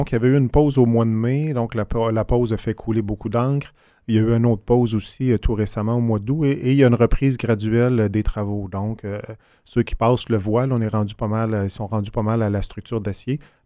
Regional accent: Gentilly, Quebec, Canada; Moi, j'ai grandi majoritairement à Gentilly. Donc, mes parents sont arrivés... je suis né en 69, on est arrivé en 70.

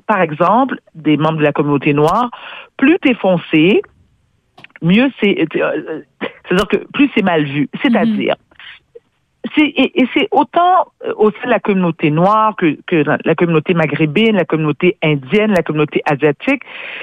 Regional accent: Quebec, Canada; born there; moi je suis née au Québec

